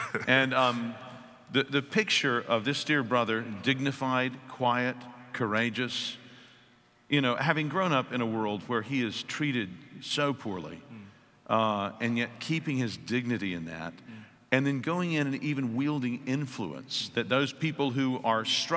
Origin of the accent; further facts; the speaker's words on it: the South, United States; I grew up in the South as a white man.